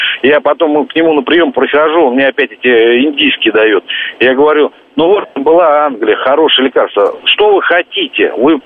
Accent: Podolsk, Moscow Oblast, Russia; я из Подмосковья, из города Подольска, вот.

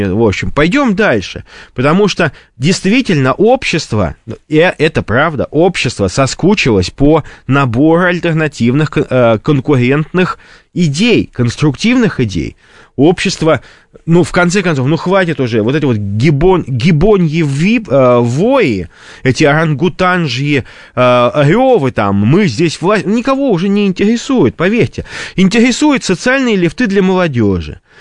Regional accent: Saint Petersburg, Russia; Я петербуржец

